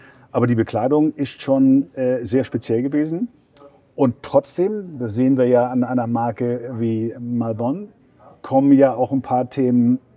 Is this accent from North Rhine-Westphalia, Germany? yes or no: no; Stuttgart, Baden-Württemberg, Germany; Ich bin aus Stuttgart.